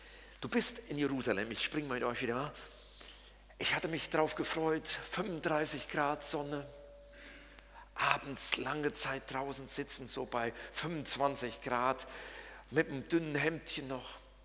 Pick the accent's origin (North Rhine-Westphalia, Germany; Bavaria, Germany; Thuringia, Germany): North Rhine-Westphalia, Germany; Ich denke mal, manchmal bin ich so eine Hippe, so eine Ziege. Bei uns im Siegerland heißen die Hippe.